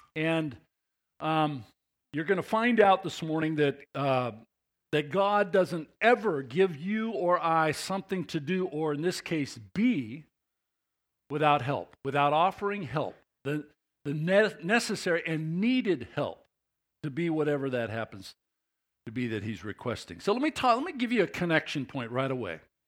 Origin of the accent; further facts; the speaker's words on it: Phoenix, Arizona, United States; I was from Phoenix. I lived there most of my life, and it was like 110 on a normal.